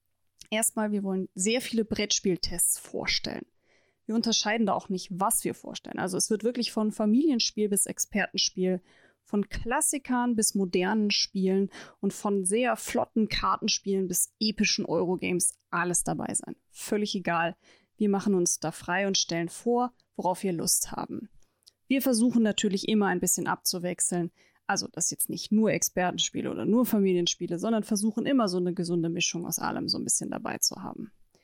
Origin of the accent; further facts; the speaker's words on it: Baden-Württemberg, Germany; Wir kommen aus der Nähe von Stuttgart